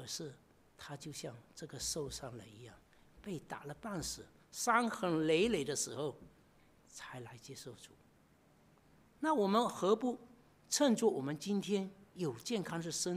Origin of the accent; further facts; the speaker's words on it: Fuqing, Fujian, China; 因为在我们家乡啊，我相信这里很多作者都是我们从福建福清那个地方来的，